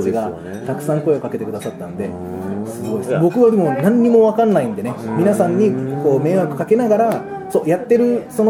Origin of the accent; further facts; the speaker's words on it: Russia; Japanese is a second language; ロシアの、僕ロシア人で、英語と、まあ、日本語できるん で、